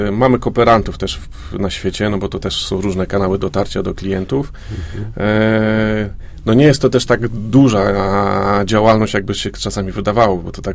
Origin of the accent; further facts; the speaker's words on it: Gdańsk, Pomeranian Voivodeship, Poland; born there; now in Leszno, Poland; Ja jestem gdańszczaninem z urodzenia, ale ściągnęła mnie tutaj moja małżonka, leszczynianka.